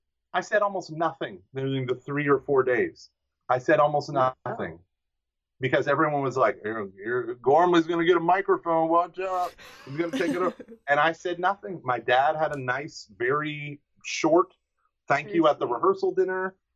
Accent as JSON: {"language": "English", "town": "Houston", "region": "Texas", "country": "United States", "said": "I'm from Houston."}